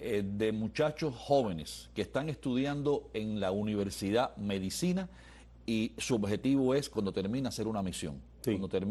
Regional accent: Guanabacoa, Havana, Cuba; esto es algo que el gobierno cubano siempre, como se dice, me decía en mi pueblo, en Guanabacoa, siempre machaca con lo mismo.

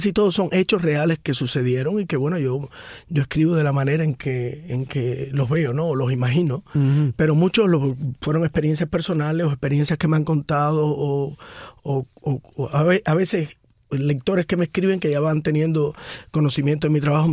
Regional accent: Ranchuelo, Villa Clara, Cuba; Bueno, mi adolescencia también fue ahí en Ranchuelo. Ahí crecí escuchando historias.

